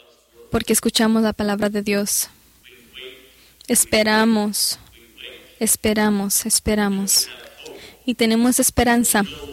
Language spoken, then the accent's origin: Spanish; New Hampshire, United States; Spanish is a second language; Y yo soy de New Hampshire, que es conocido para el granito.